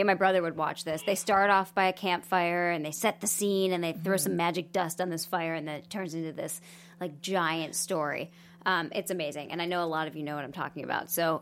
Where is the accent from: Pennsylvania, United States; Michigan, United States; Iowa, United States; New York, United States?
New York, United States; Buffalo; So I really love a good duck boot. I'm from Buffalo, New York, so Uggs, any boot like that gets super wet, and then they're not warm at all.